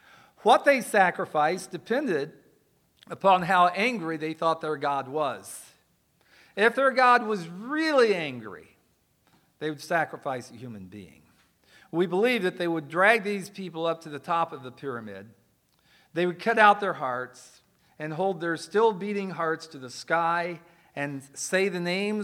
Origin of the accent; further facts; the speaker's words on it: United States; Just understand I'm American. I make no apology for it. I talk like an American.